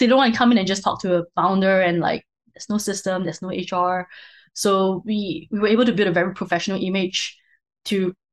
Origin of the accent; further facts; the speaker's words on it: Singapore; For me, I'm Singaporean